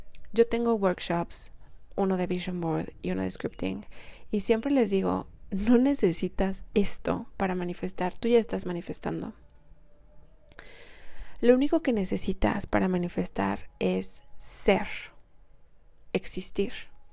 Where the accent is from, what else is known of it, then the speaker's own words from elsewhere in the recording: Mexico; ¿Acaso soy mexicana? ¿Eso soy?